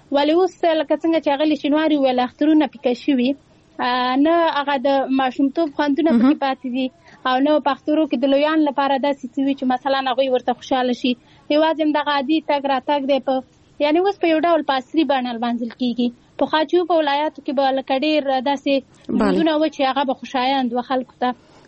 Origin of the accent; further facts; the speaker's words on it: Nangarhar, Afghanistan; زه خپله د ننګرهار ولایت یمه